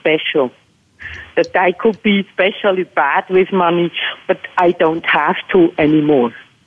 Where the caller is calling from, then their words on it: Thun, Bern, Switzerland; I'm calling in from Thun, Switzerland.